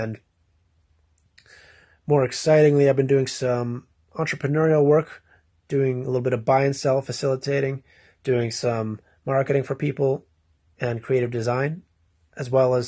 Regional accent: Canada; I am 25 years old. I'm Canadian, based out of Edmonton, Alberta. Not the most exciting place

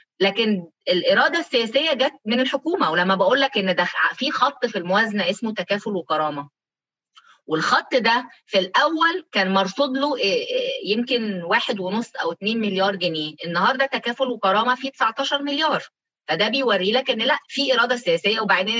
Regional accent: Egypt; انا بتكلم كمصريه

